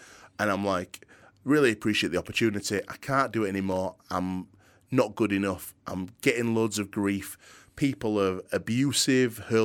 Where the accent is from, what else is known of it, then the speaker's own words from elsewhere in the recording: Yorkshire and the Humber, United Kingdom; accent: Yorkshire; I like to keep a bit of my Yorkshire accent with also being able to speak clearly so anybody can understand me.